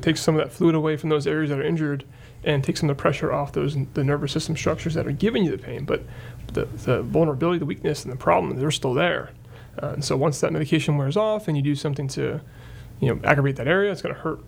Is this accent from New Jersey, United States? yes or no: yes; New Jersey, United States; we joke about this because I'm from New Jersey.